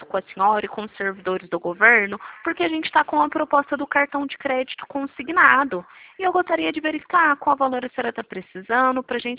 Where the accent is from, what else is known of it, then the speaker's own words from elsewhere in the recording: Franca, São Paulo, Brazil; eu sou de Franca